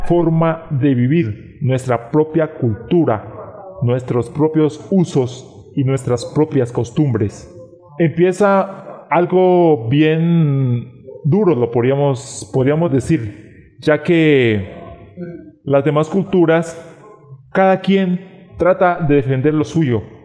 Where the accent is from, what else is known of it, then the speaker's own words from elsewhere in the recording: Cauca, Colombia; en nuestro pueblo Yanacona, nuestro pueblo indígena Yanacona. Cuando nosotros llegamos al departamento del Putumayo, provenientes del departamento del Cauca